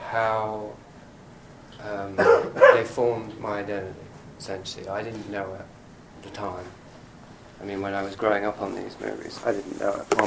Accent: England, United Kingdom; accent: public school; And I noticed that when I shout, my accent, my public school accent, becomes much stronger, which I don't like.

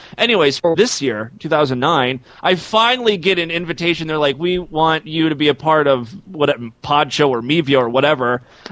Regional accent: Ohio, United States; And, then I moved down to Columbus, Ohio

